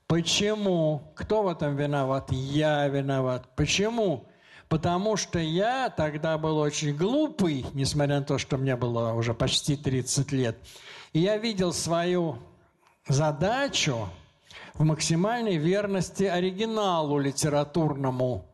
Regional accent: Moscow, Russia; Я москвич.

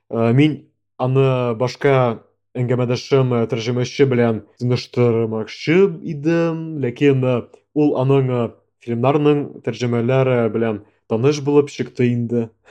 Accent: Yekaterinburg, Sverdlovsk Oblast, Russia; Мин Екатеринбургта үстем һәм моны белми идем.

